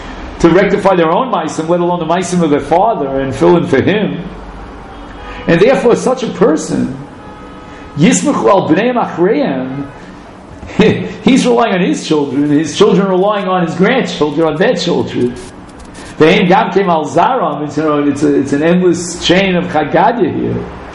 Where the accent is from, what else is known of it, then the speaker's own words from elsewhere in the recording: Flatbush, New York, United States; I was raised in Flatbush.